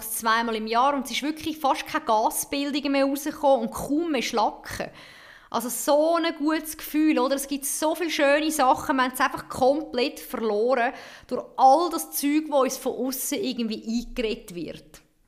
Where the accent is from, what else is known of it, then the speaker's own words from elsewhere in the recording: Switzerland; Also ich kann nicht Ski fahren, als Schweizerin.